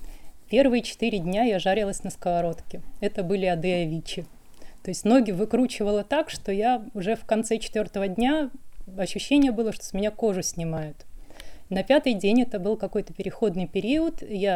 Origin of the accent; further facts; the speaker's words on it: Moscow, Russia; Я из Москвы.